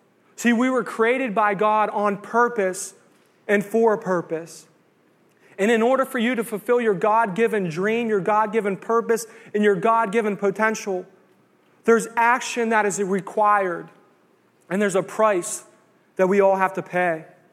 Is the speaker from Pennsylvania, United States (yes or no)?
yes; Pennsylvania, United States; I'm from Beaver County, y'all. We all got lists around here.